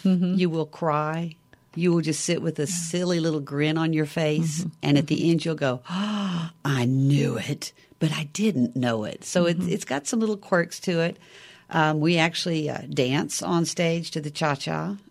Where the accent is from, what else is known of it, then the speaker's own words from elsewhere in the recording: the South, United States; accent: Southern; I'm from the South, so I can pull a Southern accent out any time.